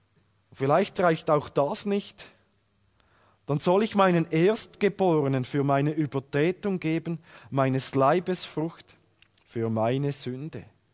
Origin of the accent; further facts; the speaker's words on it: Fribourg, Switzerland; Aufgewachsen bin ich im Kanton Freiburg. Meine Verwandtschaft ist aus dem Kanton Thurgau. Es gibt einen wunderbaren Dialektgemisch und deshalb spreche ich Hochdeutsch.